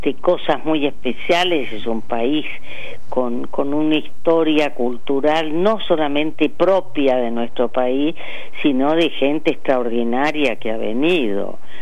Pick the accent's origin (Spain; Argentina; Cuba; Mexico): Argentina; yo creo que mi país me ha tratado muy bien como artista.